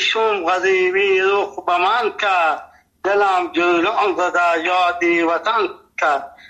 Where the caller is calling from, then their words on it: Nimruz, Afghanistan; accent: Persian; ما 50 سال در ولایت نیمروز هستیم. اینجا لهجه ما لهجه فارسی هست، اینجا لفظی ما لهجه بلوچی هست،